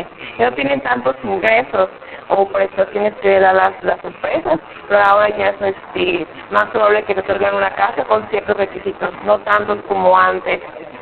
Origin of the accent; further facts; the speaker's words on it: Cancún, Quintana Roo, Mexico; tengo 21 años, nací aquí en Cancún, mis padres son originarios de Yucatán.